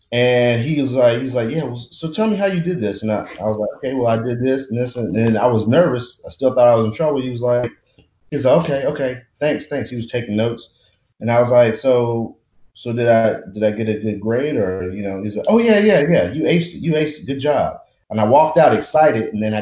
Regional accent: Marietta, Georgia, United States; And then, I grew up in Atlanta as well, out in Marietta, Cobb County.

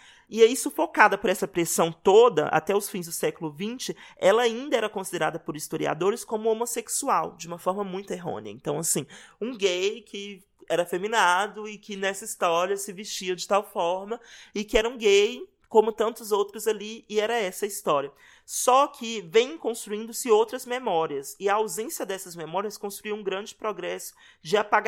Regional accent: Belo Horizonte, Minas Gerais, Brazil; viveu em Belo Horizonte, Minas Gerais, que é de onde eu venho, assim.

